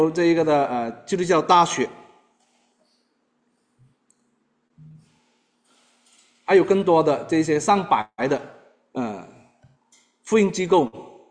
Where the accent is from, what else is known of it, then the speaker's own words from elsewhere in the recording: Malaysia; 我是马来西亚人，这我很清楚。